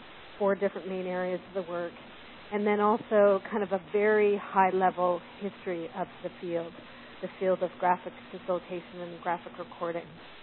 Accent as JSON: {"language": "English", "town": "Victoria", "region": "British Columbia", "country": "Canada", "tie": "born or raised there", "said": "I'm from Victoria, British Columbia, more or less grew up here"}